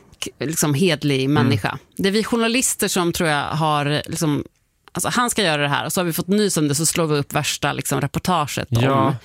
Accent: Uppsala, Uppsala County, Sweden; Också för att jag är från Uppsala och jag är väldigt stolt över vår kebabsås.

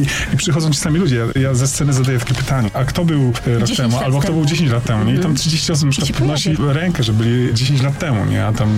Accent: Kraków, Lesser Poland, Poland; jesteśmy z Krakowa

